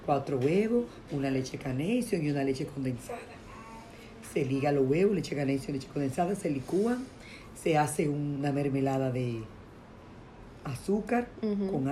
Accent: Santo Domingo, Distrito Nacional, Dominican Republic; En Santo Domingo.

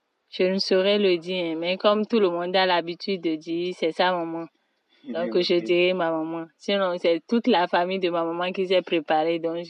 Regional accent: Cotonou, Littoral, Benin; J'ai grandi au Bénin, à Cotonou, en Afrique de l'Ouest.

